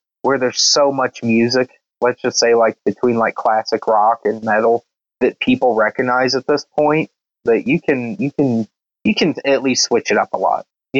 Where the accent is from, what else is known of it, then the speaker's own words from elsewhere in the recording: Cincinnati, Ohio, United States; the oldies station here when I was growing up in Cincinnati as a little kid played like doo-wop